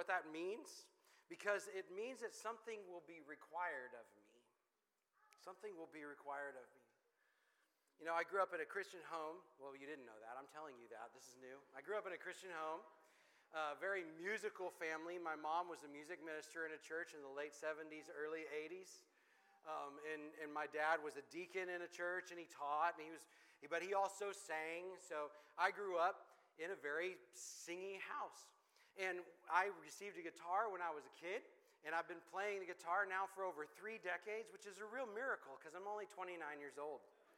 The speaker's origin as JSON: {"language": "English", "town": "Dallas", "region": "Texas", "country": "United States", "tie": "born or raised there", "said": "I grew up in Dallas, so all y'all is a thing that we say."}